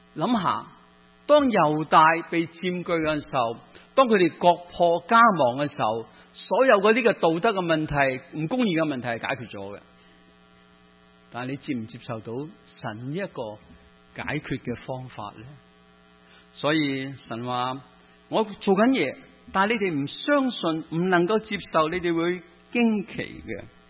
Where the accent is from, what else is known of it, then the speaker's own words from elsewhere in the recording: Hong Kong; 包括很多人我们生于斯长于斯的香港